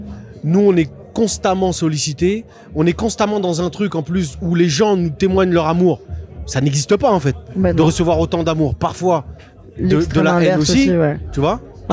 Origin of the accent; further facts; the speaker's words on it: Nantes, Pays de la Loire, France; Je viens de Nantes, petite cité tranquille des Dervalières.